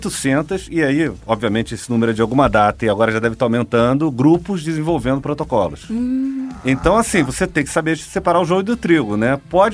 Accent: Rio de Janeiro, Brazil; Eu sou carioca, rubro-negro.

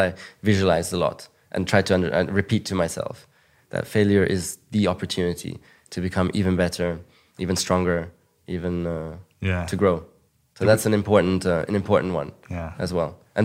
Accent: Monaco; I grew up in Monaco, which is one of the richest places in the world. And it's like a kind of rich cocoon, you know?

